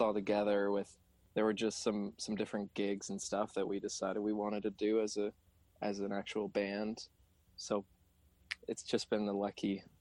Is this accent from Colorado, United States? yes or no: yes; Colorado, United States; Well, we all went to high school together. We're from the Vail Valley.